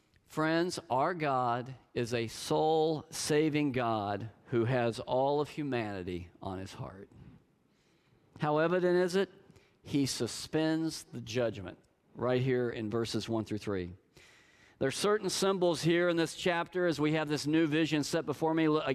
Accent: Oklahoma, United States; I mean, Kathy and I grew up in Oklahoma.

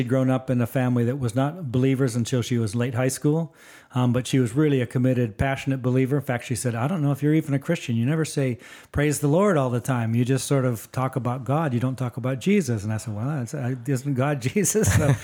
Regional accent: Tanzania; born there; My current passport just says I was born in Tanzania, which is the current name of the independent country.

